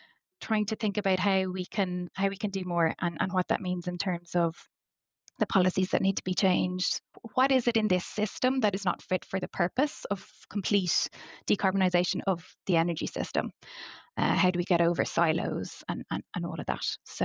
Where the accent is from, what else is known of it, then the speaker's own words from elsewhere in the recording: Ireland; I come from Ireland, so a country like Ireland has absolutely enormous offshore wind resources